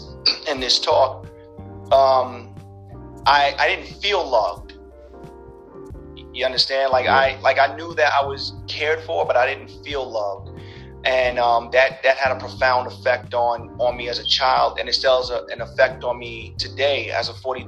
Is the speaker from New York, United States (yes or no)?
yes; New York, United States; But growing up in New York in that time, I mean, it was a little rough, you know.